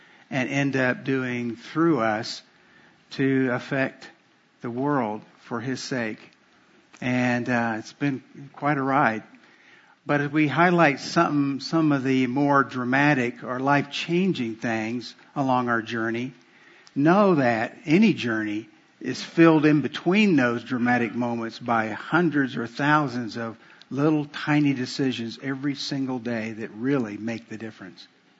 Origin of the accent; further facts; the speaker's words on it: Miami, Florida, United States; I grew up in Miami, not in University of Miami.